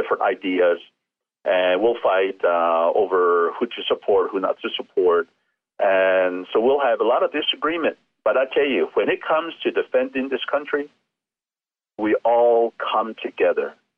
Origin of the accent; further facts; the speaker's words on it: United States; first language Navajo; English is a second language; And when I was in school, and because Navajo is my first language, I would say something in Navajo immediately.